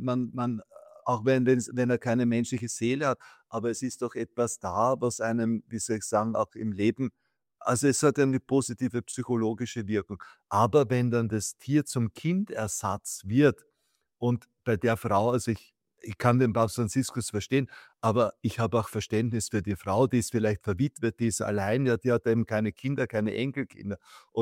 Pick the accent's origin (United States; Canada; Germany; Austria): Austria; Ich bin ja doch ein Österreicher